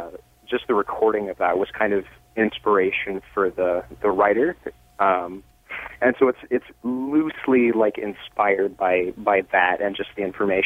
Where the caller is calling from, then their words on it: Seattle, Washington, United States; Seattle, Washington.